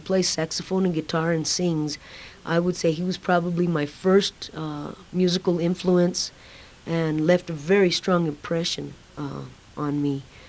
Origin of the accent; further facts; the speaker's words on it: Tucumcari, New Mexico, United States; now in Albuquerque, United States; when I graduated from high school in Tucumcari, I stayed in my hometown for a couple of years, and then I decided to move to Albuquerque to begin my music career